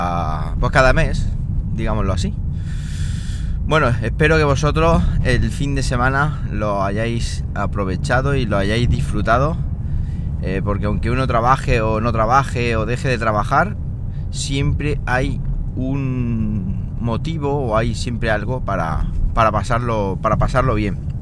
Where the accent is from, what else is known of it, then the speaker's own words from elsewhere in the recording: Siles, Andalusia, Spain; he estado en Siles, ya sabéis, mi pueblo, Siles Jaén, y he estado allí pues con la familia.